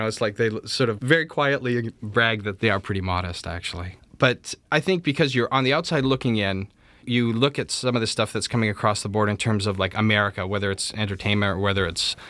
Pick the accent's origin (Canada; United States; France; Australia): Canada; as a Canadian